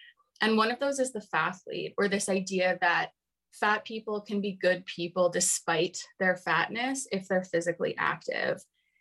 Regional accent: Toronto, Ontario, Canada; now in Vancouver, Canada; when I first moved to Vancouver, I'm from Toronto, and I moved out here

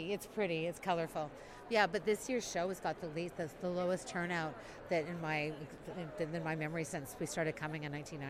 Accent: Vancouver, British Columbia, Canada; born there; I was born in Vancouver. I'm fifth generation Vancouverite.

